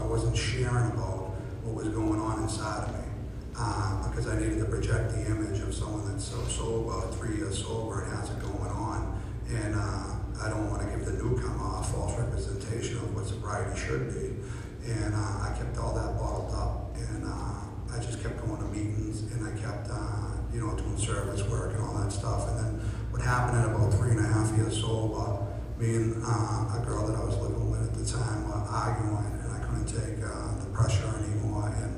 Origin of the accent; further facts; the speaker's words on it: Dorchester, Massachusetts, United States; I'm a kid from Dorchester that couldn't get off a bar stool when he was 19 years old